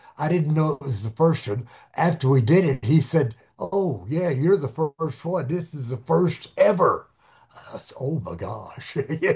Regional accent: Dallas, Texas, United States; I'm from Dallas, Texas.

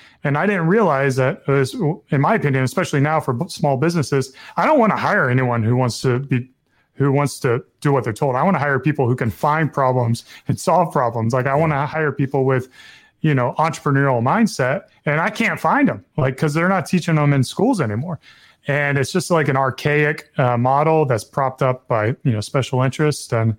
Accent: the South, United States; Well, so growing up in the South, I remember, and my takeaways from the education I learned was a celebration of capitalism.

